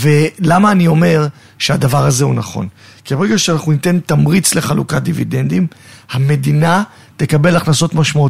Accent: Holon, Tel Aviv District, Israel; אני גדלתי בחולון, גדלתי בשכונת תל גיבורים.

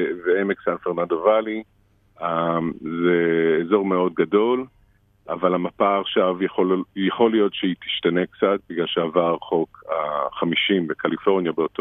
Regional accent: Los Angeles, California, United States; also born or lived in Israel; נולדתי בישראל וירדנו שהייתי בין בערך שנתיים.

